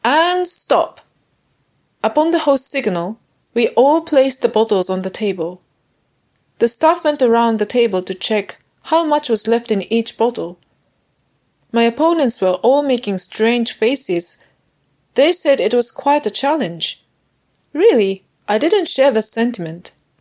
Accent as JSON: {"language": "English", "town": "Sendai", "region": "Miyagi", "country": "Japan", "tie": "born or raised there", "lives_now": "Ottawa, Canada", "said": "today, I am sitting on the tiny balcony of my parents' house in my hometown, located in a city called Sendai in Japan."}